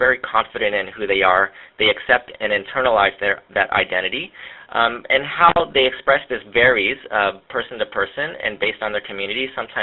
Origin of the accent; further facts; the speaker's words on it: United States; So in my case, I'm a Vietnamese American. I grew up in the United States, but my parents are from Vietnam.